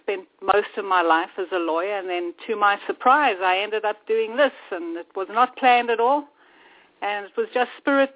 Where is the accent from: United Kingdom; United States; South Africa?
South Africa; Well, I grew up in South Africa. My father was a medium.